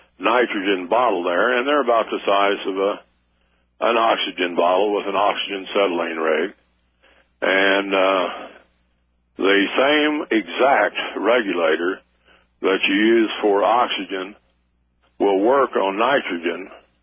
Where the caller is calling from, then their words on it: Oklahoma, United States; I'm calling from Oklahoma.